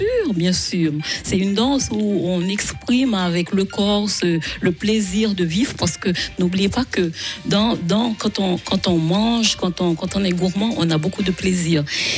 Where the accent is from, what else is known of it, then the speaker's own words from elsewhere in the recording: Haiti; now in France; C'est pas caoutchouteux comme chez moi en Haïti.